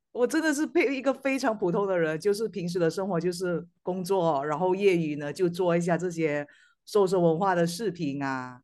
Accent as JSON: {"language": "Chinese", "country": "Malaysia", "said": "我来自马来西亚。"}